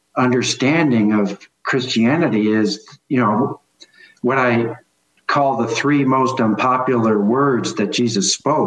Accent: South Korea; English is a second language; when I was growing up in South Korea

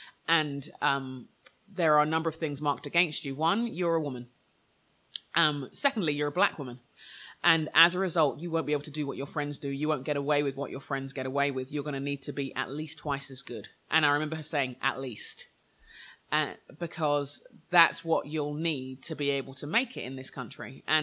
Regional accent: London, United Kingdom; 7 years old, in the 80s in London, Nigerian background. I'm Nigerian background, but I'm born in London.

